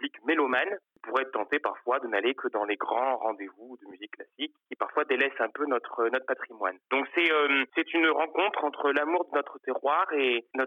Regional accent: Avignon, Provence-Alpes-Côte d'Azur, France; nous sommes de la région, nous sommes vraiment d'Avignon, et nous aimons beaucoup notre région

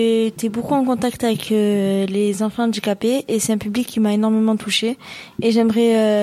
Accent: Orange, Provence-Alpes-Côte d'Azur, France; j'ai 19 ans et je suis actuellement en terminale bac pro service aux personnes et au territoire à Vaison-la-Romaine et je viens d'Orange.

